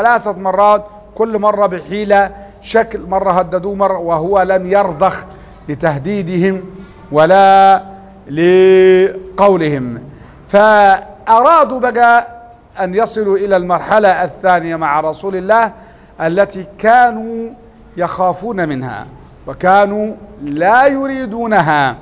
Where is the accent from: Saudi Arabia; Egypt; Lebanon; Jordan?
Egypt; Upper Egypt; وكان الالتزام عندنا في الصعيد